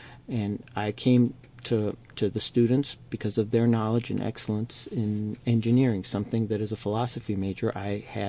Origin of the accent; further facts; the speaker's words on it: Annapolis, Maryland, United States; I grew up outside of Washington, D.C., in Annapolis, Maryland, home of the Naval Academy and the state capital for the state of Maryland.